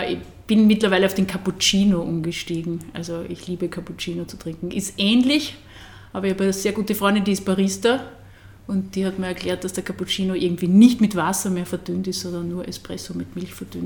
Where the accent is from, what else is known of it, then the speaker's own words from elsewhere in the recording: Burgenland, Austria; weil das würde irgendwie nicht ins Burgenland passen. Also ich denke jetzt eher an meine Heimat.